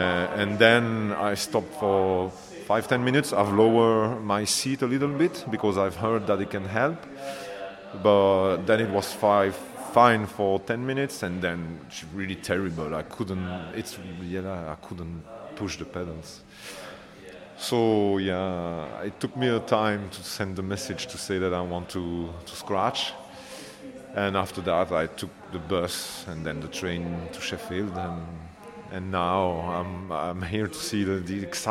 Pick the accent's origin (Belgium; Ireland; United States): Belgium; English is a second language; now in Cambridge, United Kingdom; I'm from Belgium, but I live in Cambridge now.